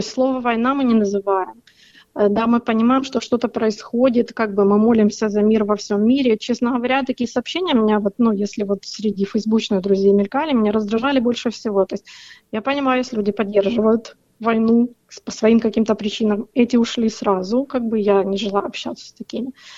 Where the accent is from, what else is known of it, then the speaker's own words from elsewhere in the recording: Ukraine; Я родилась и выросла в Украине. Моя мама русская, родилась и выросла в России. Вышла замуж за моего отца в Украине и как бы 46 лет уже живет на Украине. Все родственники со стороны отца у меня как бы в Украине.